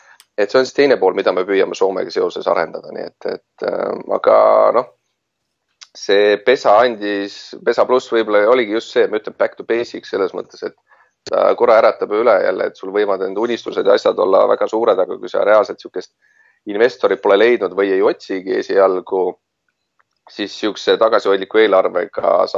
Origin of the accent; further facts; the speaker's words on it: South Estonia, Estonia; mina olen pärint Lõuna-Eestist nii öelda, kus soome keelt ja soome kanaleid ei olnud Vene ajal.